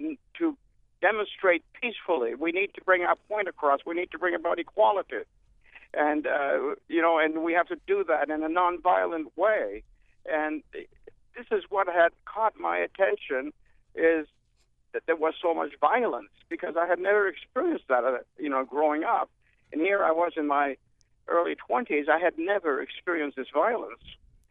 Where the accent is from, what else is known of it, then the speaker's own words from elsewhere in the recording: New Hampshire, United States; Well, at the time, I'm from New Hampshire. I was doing some graduate study in Ottawa, Canada.